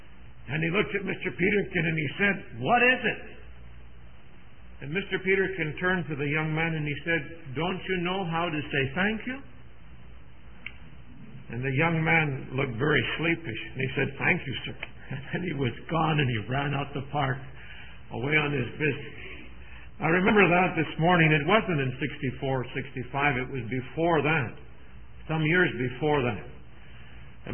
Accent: Canada; I'm a Canadian.

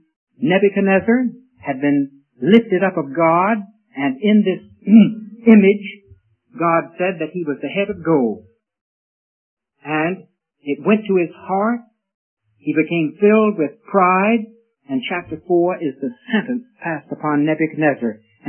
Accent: the South, United States; Concerning, let's say this, being a Southerner, my mother taught me about blacks and whites.

